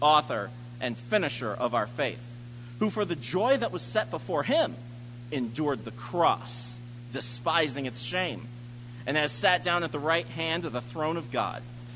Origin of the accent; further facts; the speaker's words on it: California, United States; I came here from California. I did not know that food was supposed to taste good.